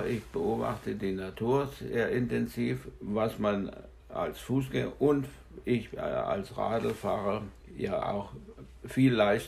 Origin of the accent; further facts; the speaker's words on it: Augsburg, Bavaria, Germany; also born or lived in Munich; now in Glückstadt, Germany; Aus Süddeutschland, aus Augsburg, München.